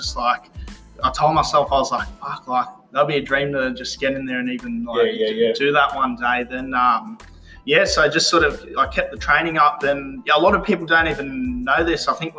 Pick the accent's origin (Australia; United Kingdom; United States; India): Australia; Gold Coast, Queensland; I was born on the Gold Coast at the Gold Coast Hospital